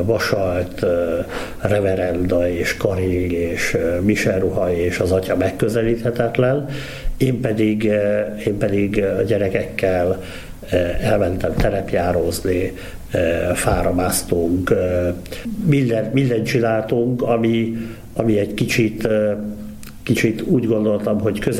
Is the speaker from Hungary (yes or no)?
yes; Szombathely, Vas, Hungary; born there; 1973-ban születtem Szombathelyen.